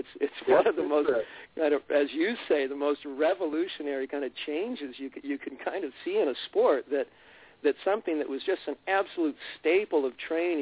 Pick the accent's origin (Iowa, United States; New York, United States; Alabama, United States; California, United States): California, United States; Walnut Creek; Well, Bill, I grew up in the East Bay in Walnut Creek, and that was in the late 50s, early 60s when I got started.